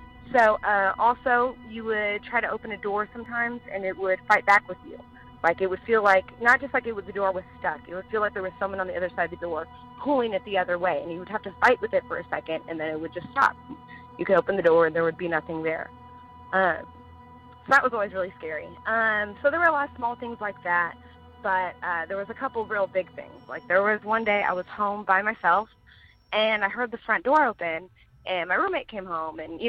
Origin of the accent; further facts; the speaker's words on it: Houston, Texas, United States; I'm from Houston, Texas.